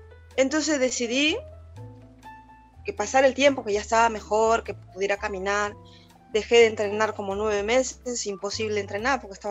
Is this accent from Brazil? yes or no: no; Peru; moved away; qué mejor motivo de ir a pasar Navidad y quedarme unos 2-3 meses en mi país, conocer mi tierra. Y fue así que a los 22 años, por primera vez conozco mi país.